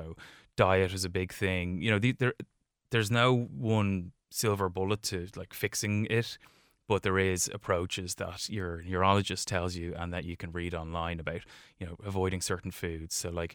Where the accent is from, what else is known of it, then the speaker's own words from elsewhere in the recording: Rathfarnham, Leinster, Ireland; A guy at the top of our road when I was growing up in Rathfarnham had it